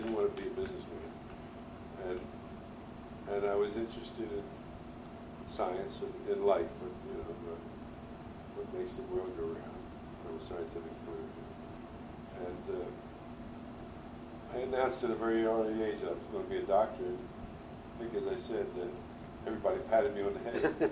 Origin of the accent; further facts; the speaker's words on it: Alexandria, Virginia, United States; No, we lived in Alexandria. I went to GW High School, and then we moved to Metropolitan Washington, and I went to high school there until my senior year.